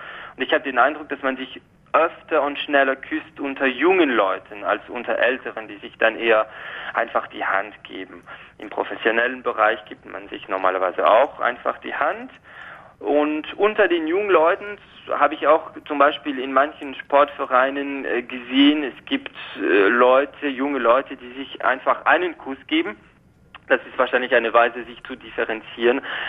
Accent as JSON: {"language": "German", "region": "Romandy", "country": "Switzerland", "said": "Und ich habe als Schweizer … nach zwei Küssen immer Lust auf einen dritten."}